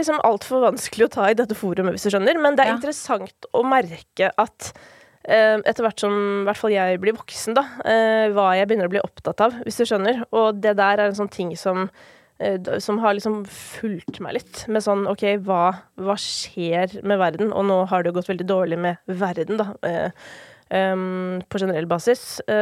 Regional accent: Kolbotn, Akershus, Norway; Jeg var hjemme på Kolbotn I går, faktisk, fordi det jo flere av mine familiemedlemmer som fortsatt bor der.

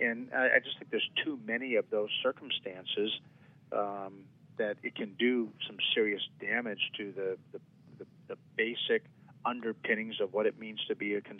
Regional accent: Wisconsin, United States; I'm from Northeast Wisconsin, for one of the largest dairy and cheese producing areas in the world.

